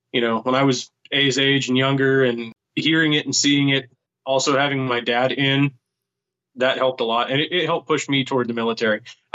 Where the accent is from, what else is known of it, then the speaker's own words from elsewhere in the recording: Jacksonville, Florida, United States; also born or lived in Pennsylvania; So I was in outside of Jacksonville, Florida when I was a kid. I was born in Pennsylvania. Dad was in the Navy, so he was stationed in Jacksonville and lived in base housing for a good long time.